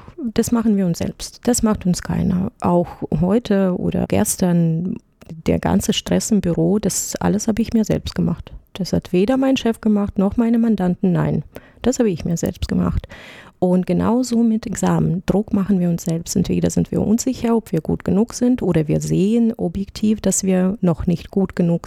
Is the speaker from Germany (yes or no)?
no; Eastern Ukraine, Ukraine; Ich komme ganz aus dem Osten der Ukraine, wo es langweilig war und nicht so schön